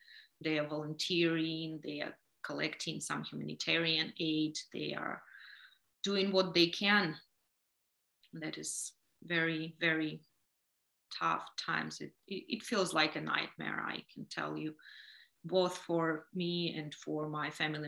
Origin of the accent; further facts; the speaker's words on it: Dnipro, Dnipropetrovsk Oblast, Ukraine; first language Russian; I'm born and raised in Dnipro. It's one of the pretty big cities in the in the center of Ukraine, you can tell. Most of my family, my parents, my cousins, my aunts live in that region. We are Russian-speaking family